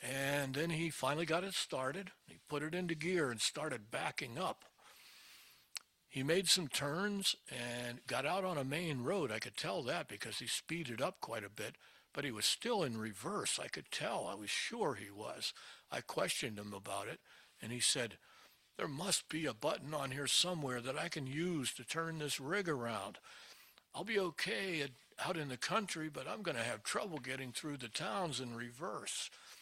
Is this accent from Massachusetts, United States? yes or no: no; Tennessee, United States; born there; As some of you know, I was born in Tennessee, and I just always liked that culture.